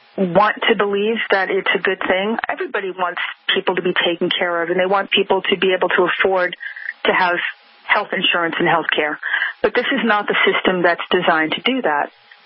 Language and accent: English; New York, United States; And I'm telling you straight up as a New Yorker how I'm not going to sugarcoat stuff.